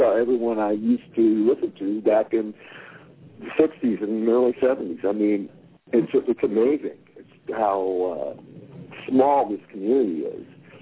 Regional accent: Los Angeles, California, United States; I grew up in Los Angeles, ran, all around town and with a lot of different people.

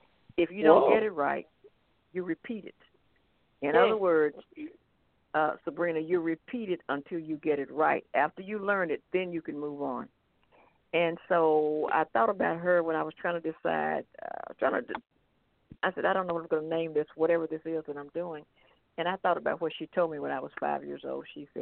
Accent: Fort Worth, Texas, United States; I'm from Texas. I'm a Texas native, born and bred right here in Texas. I graduated from high school here in Fort Worth, at Dunbar High School.

